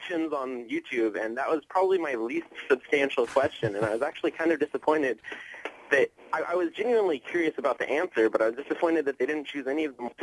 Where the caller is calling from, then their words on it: Irvine, California, United States; and I'm from Irvine.